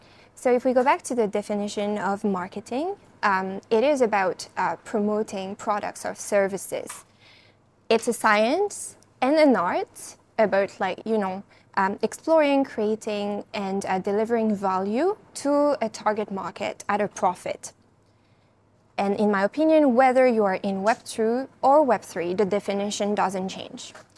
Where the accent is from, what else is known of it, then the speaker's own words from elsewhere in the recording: France; now in Hong Kong; I lead the marketing team here at Animoca Brands. So in a nutshell, I was born and raised in France, but I've been living in Asia for the past 10 years now, about 8 years in Hong Kong.